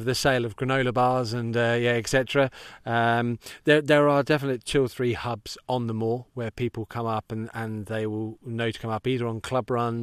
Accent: South East England, United Kingdom; Whereas where I grew up near London, you wouldn't expect to come around the corner and find sheep on the road.

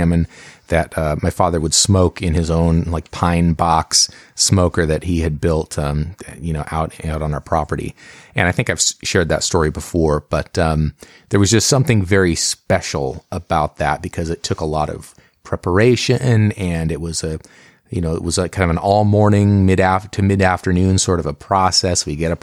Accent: Oregon, United States; And for me, a lot of it stems from the fact that I grew up in Oregon here in the Pacific Northwest.

